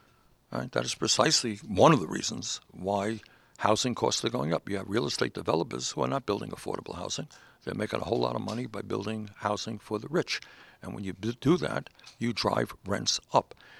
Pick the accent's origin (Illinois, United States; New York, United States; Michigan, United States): New York, United States; Brooklyn; when I was a kid growing up in Brooklyn, it was like a family.